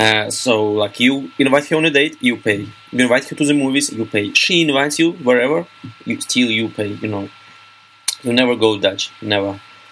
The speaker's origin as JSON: {"language": "English", "region": "Moscow", "country": "Russia", "said": "I am from Moscow as well. And I can say that Moscow is a very frank town"}